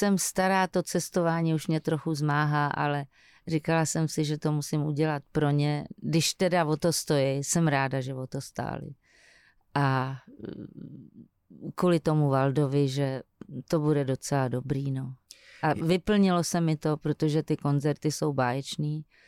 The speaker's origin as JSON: {"language": "Czech", "town": "Turnov", "region": "Liberec Region", "country": "Czechia", "tie": "born there", "also_born_or_lived": "Prague", "said": "mě to nevadí, že jsem se narodila v Turnově. Turnov moc neznám, tu Prahu, tam jsem žila na okraji a uprostřed díl."}